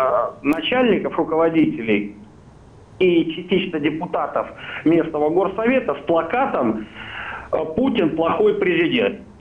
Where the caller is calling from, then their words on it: Norilsk, Krasnoyarsk Krai, Russia; я звоню с Сибири, это Заполярье, город Норильск.